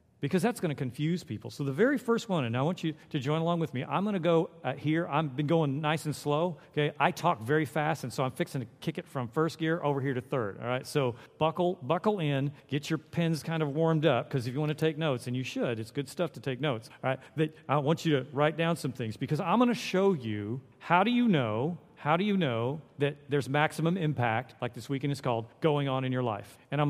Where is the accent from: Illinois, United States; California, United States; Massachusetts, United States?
California, United States; I came from California where they were just glad you showed up at school.